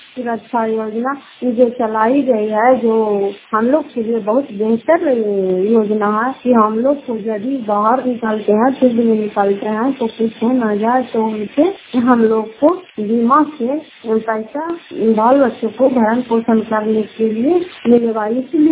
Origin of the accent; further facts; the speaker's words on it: Fatehpur, Bihar, India; घर फतेहपुर, पंचायत मकरौता, जिला नालंदा, सरार पसरा ब्लॉक की निवासी हूँ।